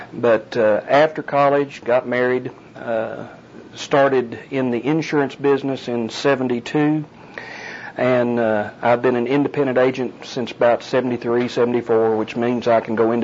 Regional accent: Wichita Falls, Texas, United States; I'm from Wichita Falls here. I moved here in 63. My family moved here, so that's all of my... lived in Wichita most of my childhood, all of my adult life.

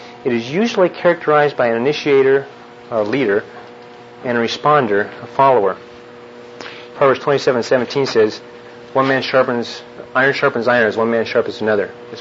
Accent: Enid, Oklahoma, United States; I'm from Enid. I'm the NAV rep up in Enid.

